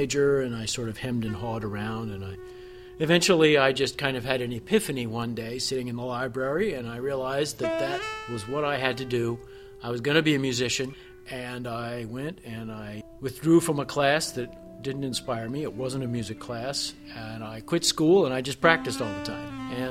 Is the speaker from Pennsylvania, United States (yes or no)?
yes; Harrisburg, Pennsylvania, United States; I guess at heart I'm always going to be a Pennsylvanian. And though I grew up in the Harrisburg area